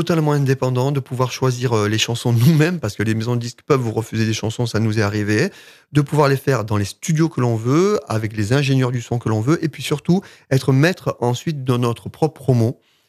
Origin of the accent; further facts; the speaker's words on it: Alès, Occitanie, France; puisque je viens des Cévennes. Je viens d'Alès en Cévennes.